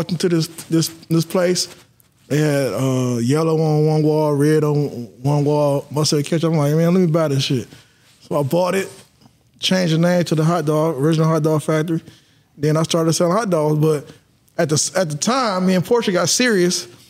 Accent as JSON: {"language": "English", "town": "Detroit", "region": "Michigan", "country": "United States", "said": "I'm from Detroit. You know, we got something in Detroit called Coney Islands."}